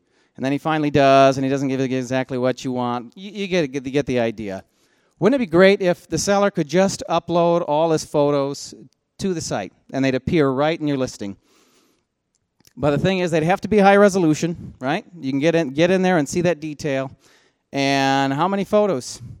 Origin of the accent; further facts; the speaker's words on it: Grand Rapids, Michigan, United States; I'm not going to drive all the way out to California. I'm from Grand Rapids.